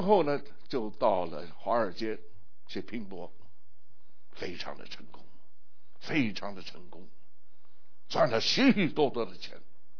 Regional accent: China; now in United States; 我是从中国来到美国，我是少数民族，尤其是我那个时候，我在我那个学校里面，我是唯一的中国人

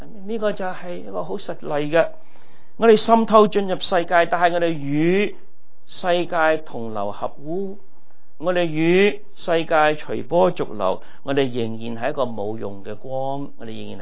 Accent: China; 我们中国人，我们说我们中国人得天独厚，是不是？

